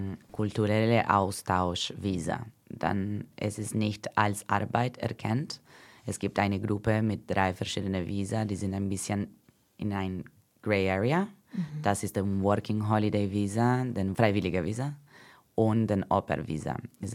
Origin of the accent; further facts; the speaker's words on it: Brazil; German is a second language; moved away as an adult; now in Germany; Ich komme aus Brasilien, aber ich wohne in Deutschland seit 5 Jahren.